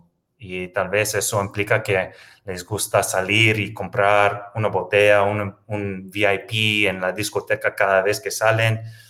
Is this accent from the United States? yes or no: yes; United States; Spanish is a second language; yo soy americano y normalmente no tengo tantas restricciones